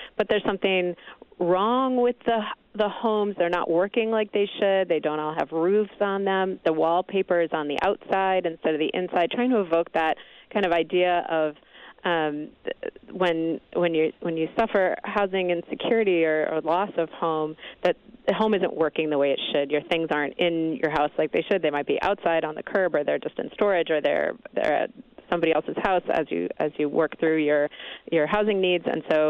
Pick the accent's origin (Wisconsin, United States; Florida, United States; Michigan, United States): Wisconsin, United States; I picked up only because I'm from Wisconsin myself, and I noted that it was about Milwaukee.